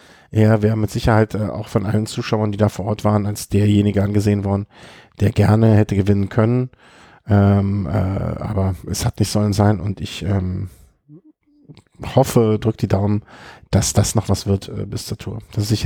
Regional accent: North Rhine-Westphalia, Germany; Meine Heimat rund um Köln.

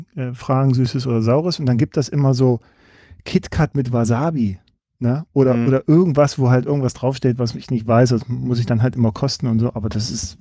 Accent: Saxony, Germany; ich komme aus Sachsen und meine Frau kommt hier aus Schleswig-Holstein

